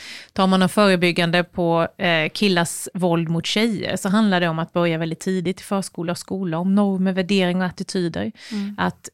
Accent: Småland, Sweden; Vi är ju såna smålänningar så vi köper ju i mängder.

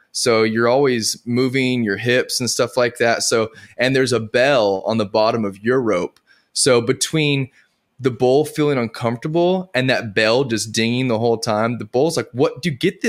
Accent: Edgewood, New Mexico, United States; It's a small little cow town outside Albuquerque, like 30 miles east, called Edgewood.

